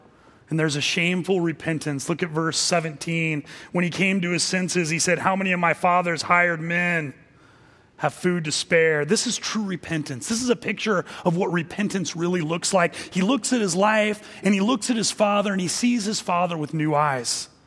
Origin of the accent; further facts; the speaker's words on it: United States; Now, I grew up in America. I don't know anything about famine.